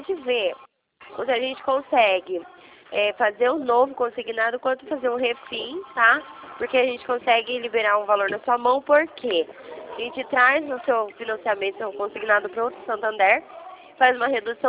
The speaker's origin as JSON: {"language": "Portuguese", "town": "Rio Claro", "region": "São Paulo", "country": "Brazil", "said": "Eu sou de Rio Claro, tá?"}